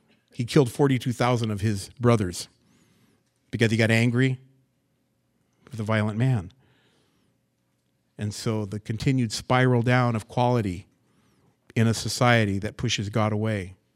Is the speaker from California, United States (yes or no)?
yes; California, United States; But they can tell that we're from the West Coast when we go back there. Oh, you're from California, huh?